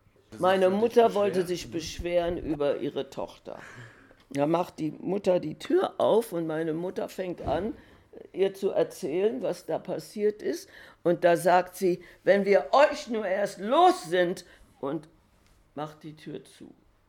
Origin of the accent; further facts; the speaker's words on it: Melbourne, Victoria, Australia; German is a second language; Und wir folgten dann im Juni 1939 nach Melbourne auch, wo ich aufgewachsen bin. Auf dem Schiff lernte ich etwas Englisch.